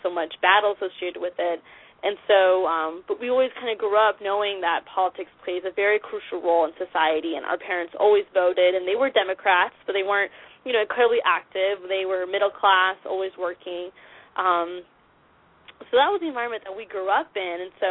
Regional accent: Orlando, Florida, United States; And I was born in Orlando, Florida, born and raised here.

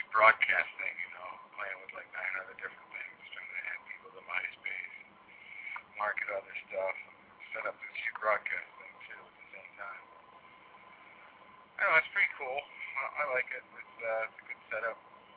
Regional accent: Massachusetts, United States; I know I've been through there and around there quite a bit, growing up in Massachusetts.

